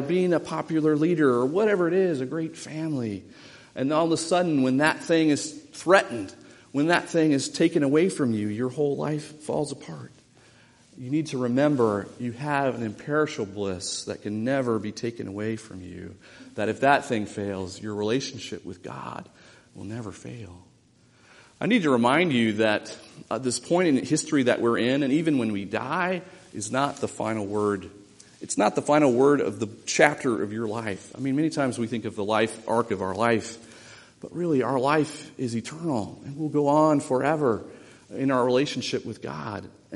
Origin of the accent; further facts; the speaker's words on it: Texas, United States; And I, as a Texan, I thought I'd better take his opinion seriously.